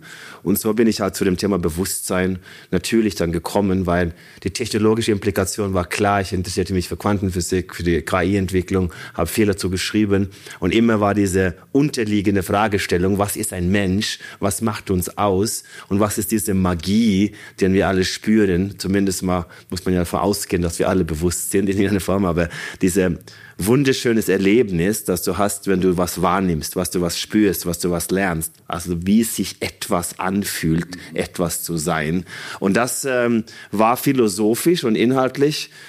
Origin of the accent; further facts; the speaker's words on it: Røros, Trøndelag, Norway; now in Germany; Ich bin gebürtiger Norweger, wohne seit 26 Jahren in Deutschland. Bin in einem relativ kleinen Ort, ein Weltkulturerbe namens Røros aufgewachsen.